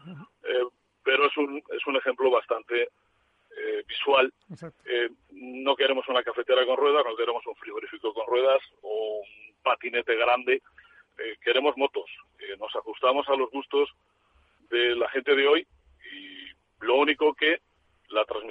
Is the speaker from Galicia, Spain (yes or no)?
no; Zaragoza, Aragon, Spain; Como natural de aquí, sabes que aquí estamos todos un poco locos.